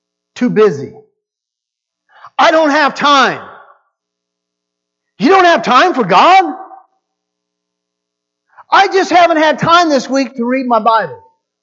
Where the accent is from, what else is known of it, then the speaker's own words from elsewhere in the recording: Mapleton, Illinois, United States; The house where I grew up in Mapleton, Illinois, it was a double lot.